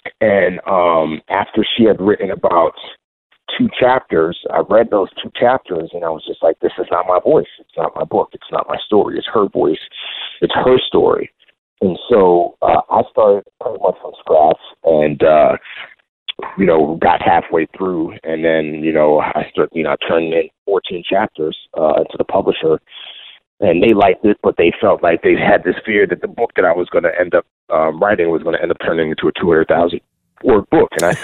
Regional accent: New York City, New York, United States; also born or lived in Africa; So she moved us permanently to New York City, and I grew up in the Bronx.

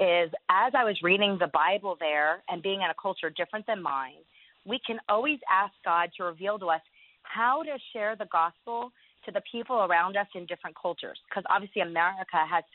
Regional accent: United States; because being an American, East Asians are very intrigued in wanting to learn English and the American life.

